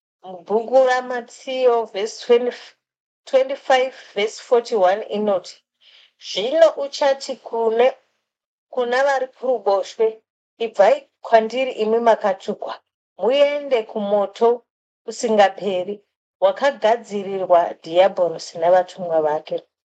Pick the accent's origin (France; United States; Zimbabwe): Zimbabwe; first language Shona; English is a second language; I'm from Zimbabwe. I will translate to you in my language, which is Shona.